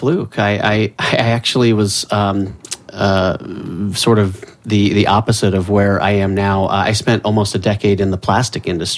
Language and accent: English; Iowa, United States; I grew up in the Midwest, so I was around a lot of bugs and such in the cornfields of Iowa